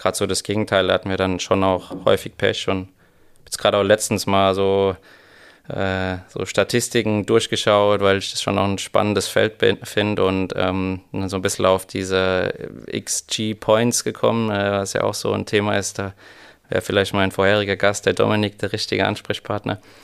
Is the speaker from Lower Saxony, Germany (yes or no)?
no; Rhineland-Palatinate, Germany; auch als Pfälzer kommt man ja gar nicht drum herum, immer mal wieder ein Spiel zu schauen.